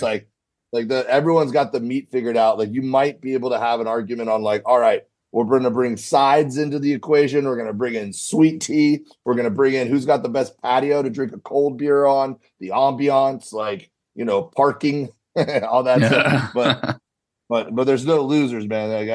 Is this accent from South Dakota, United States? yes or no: no; Miami, Florida, United States; But most of our stories or episodes end up being about something with our growing up in Miami or some crazy stuff that, you know, all the Florida man stuff.